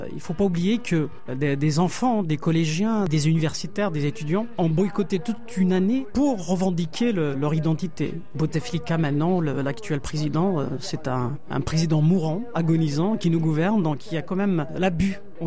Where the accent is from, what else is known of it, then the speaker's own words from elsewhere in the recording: Kabylie, Algeria; Moi, je suis kabyle et la langue de ma mère n'est pas inscrite sur sa carte d'identité.